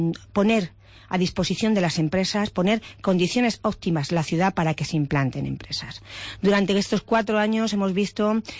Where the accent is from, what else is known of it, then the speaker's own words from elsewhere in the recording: Toledo, Castilla-La Mancha, Spain; Conocemos perfectamente la ciudad de Toledo porque somos toledanos. Porque yo he nacido en Toledo, vivo en Toledo, he decidido vivir aquí con mi familia